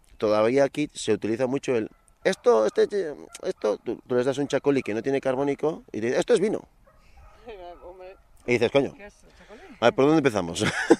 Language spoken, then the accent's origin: Spanish; Basque Country, Spain; somos vascos